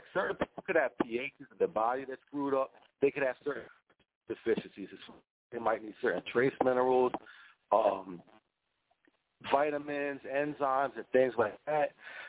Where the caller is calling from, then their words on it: New Jersey, United States; I'm calling from South Jersey